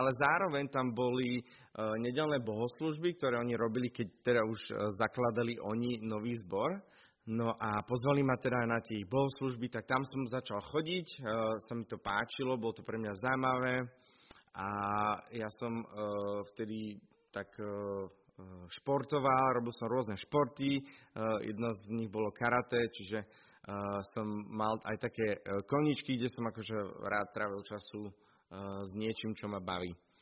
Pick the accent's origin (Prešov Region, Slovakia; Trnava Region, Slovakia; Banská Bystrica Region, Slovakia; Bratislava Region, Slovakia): Trnava Region, Slovakia; Trnava; Pochádzam z Trnavy a tam som aj v zbore v cirkvi Bratskej.